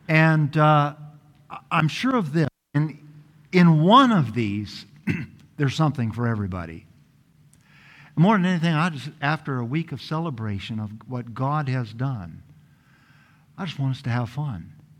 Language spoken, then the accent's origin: English; Portland, Oregon, United States; You see, I grew up in Portland, Oregon as the son of a truck driver.